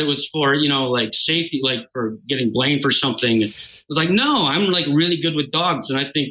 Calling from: St. Paul, Minnesota, United States; I'm calling from St. Paul, Minnesota

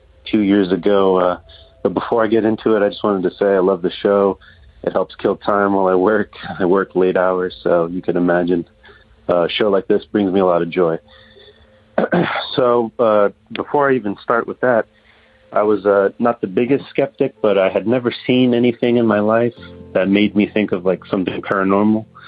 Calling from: California, United States; I'm from Northern California.

